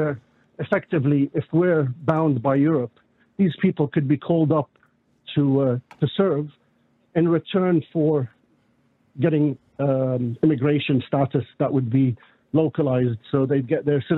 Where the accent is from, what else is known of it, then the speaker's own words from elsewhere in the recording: United Kingdom; also born or lived in Yemen; now in Ireland; But I grew up in the UK, and I've worked around the world, basically.